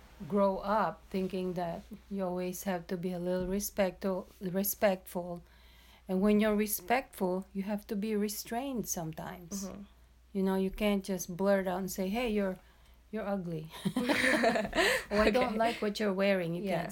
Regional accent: Philippines; moved away; growing up in the Philippines, you just hardly have any, you just have a shirt or a light dress and, you know, sandals, and you walk around.

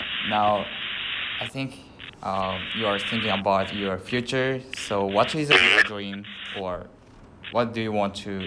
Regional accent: Japan; English is a second language; From my side, usually Japanese people don't interested in the other countries. So how do you think about it? And do you think our Japanese people is lack of something about international

